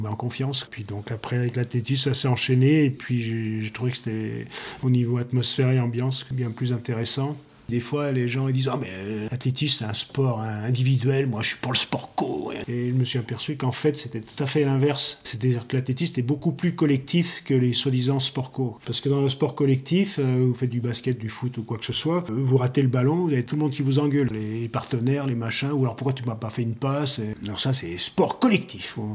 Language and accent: French; Saint-Priest, Auvergne-Rhône-Alpes, France; also born or lived in Lyon; Moi, je suis né à Lyon, parce que j'étais de Saint-Priest, mais il n'y a pas de maternité.